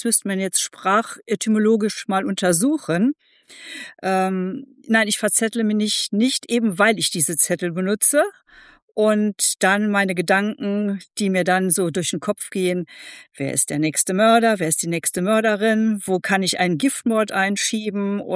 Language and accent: German; Saarland, Germany; als Saarländer